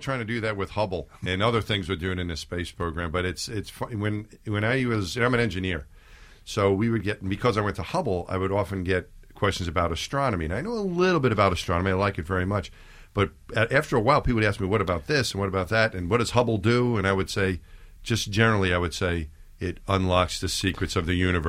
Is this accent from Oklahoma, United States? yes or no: no; Long Island, New York, United States; Growing up in Long Island, it never seemed like a real option to become an astronaut.